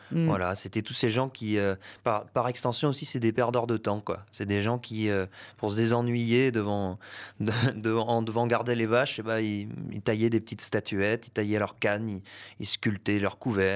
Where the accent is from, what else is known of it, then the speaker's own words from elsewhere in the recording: Auvergne-Rhône-Alpes, France; Oui, parce que je suis du Puy-de-Dôme.